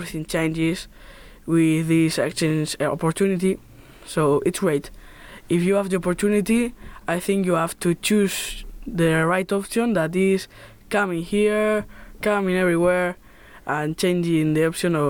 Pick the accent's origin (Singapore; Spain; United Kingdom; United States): Spain; Puertollano, Castilla-La Mancha; I'm from Puerto Llano in Spain. I'm 14 years old and I've been here for a week.